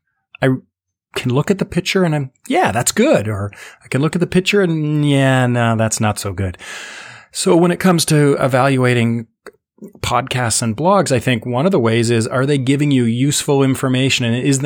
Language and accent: English; Canada; Remember, I'm a Canadian, so I'm not going to say bad things about people